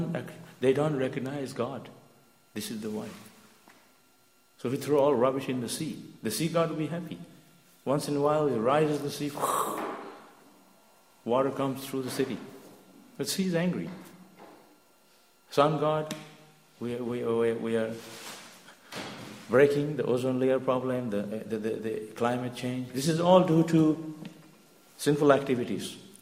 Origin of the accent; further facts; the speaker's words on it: India; I'm not trying to say someone's better than the other, because I'm also from India.